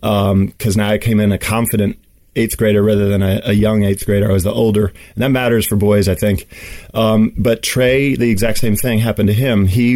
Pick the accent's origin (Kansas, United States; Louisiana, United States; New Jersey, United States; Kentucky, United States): New Jersey, United States; Princeton; first language Swedish; English is a second language; also born or lived in Sweden; So I grew up in Princeton, New Jersey, although I did spend a large chunk of my childhood in Sweden. Swedish was my first language.